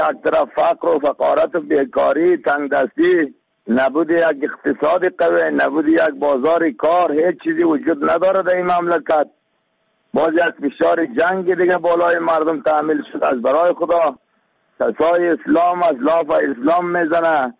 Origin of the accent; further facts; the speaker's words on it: Afghanistan; ما شما مسلمان هستیم، ما شما افغان هستیم،